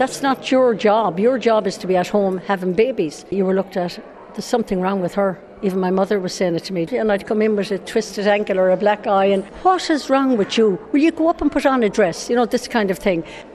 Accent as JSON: {"language": "English", "town": "Cladda", "region": "Connacht", "country": "Ireland", "said": "I'm from Cladda in Galway."}